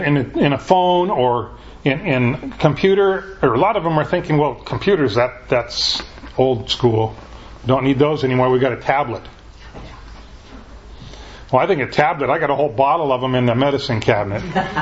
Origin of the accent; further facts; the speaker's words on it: Pacific Northwest, United States; I was raised in the Northwest. I like what God's given us here. It's a pretty mild climate.